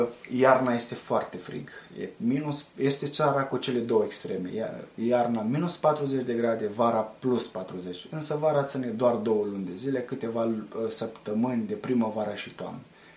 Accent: Dumbrăveni, Suceava County, Romania; Biserica mamă, de unde ne tragem din România, este biserica Betel din Dumbrăveni, județul Suceava

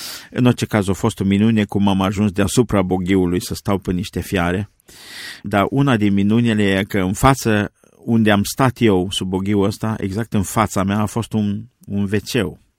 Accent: Covăsânț, Arad County, Romania; born there; Eu am fost născut la Covăsâns, județul Arad

